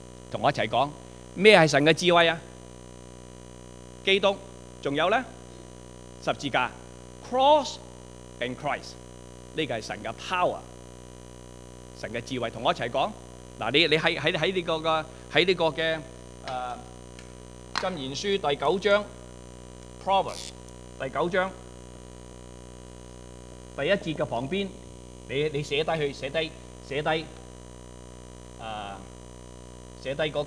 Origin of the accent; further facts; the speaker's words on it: China; 我们中国人不敢啊，在新年的时候是空手见自己父母的